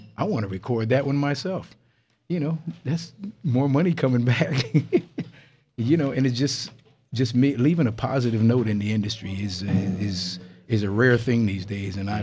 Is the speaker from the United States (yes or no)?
yes; Kingston, New York, United States; back in upstate New York where I was born and raised in Kingston.